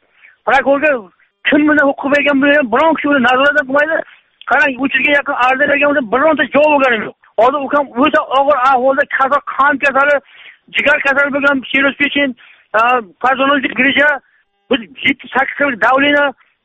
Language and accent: Uzbek; Nurota, Navoiy Region, Uzbekistan; Navoiy viloyati Nurota tumanidan, Devran qishlog'idan.